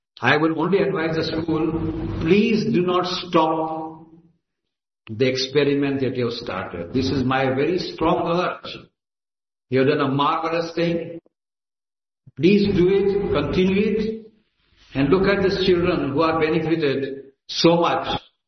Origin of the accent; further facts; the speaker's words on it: India; first language gu; English is a second language; I cannot speak Gujarati, which is my mother tongue. I cannot speak Hindi, which is my national language.